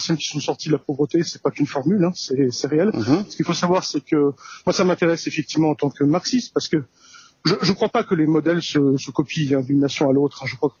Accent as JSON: {"language": "French", "country": "France", "said": "et personnellement, je suis français"}